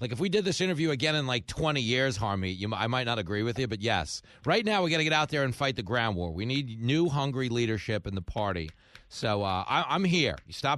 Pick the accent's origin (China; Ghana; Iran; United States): United States; California; So this is my question as a Californian